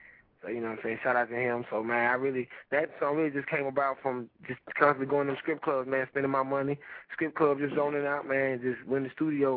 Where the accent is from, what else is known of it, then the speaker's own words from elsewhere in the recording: Ridgeway, South Carolina, United States; I'm from South Carolina, from Ridgeway, South Carolina.